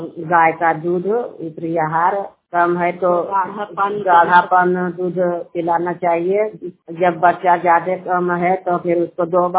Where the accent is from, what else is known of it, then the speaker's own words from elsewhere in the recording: Balaur, Bihar, India; और मैं बलौर के रहने वाली हूँ, नादीगंज प्रखंड से हूँ, नवादा डिस्ट्रिक्ट से हूँ।